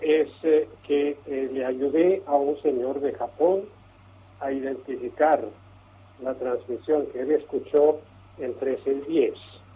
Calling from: Sweden; Diríamos que podamos escuchar aquí en el norte de Europa, yo estoy en Suecia

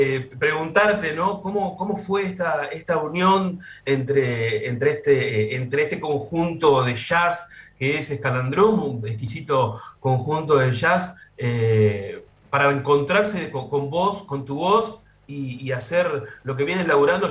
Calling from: Santa Rosa, La Pampa, Argentina; de Santa Rosa, La Pampa.

